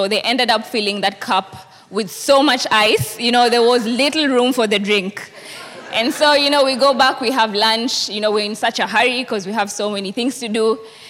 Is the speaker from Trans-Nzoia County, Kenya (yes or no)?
no; Eldoret, Uasin Gishu County, Kenya; I am one of those six young Kenyans. So we are from Eldoret, Moy University.